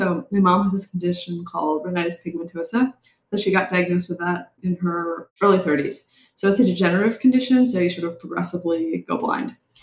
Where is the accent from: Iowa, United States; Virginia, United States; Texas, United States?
Virginia, United States; Northern Virginia. So like 30 minutes south of DC.